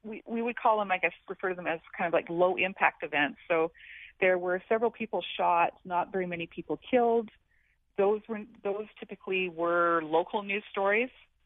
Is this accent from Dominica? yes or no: no; Canada; now in United States; I'm Canadian, I immigrated here 18 years ago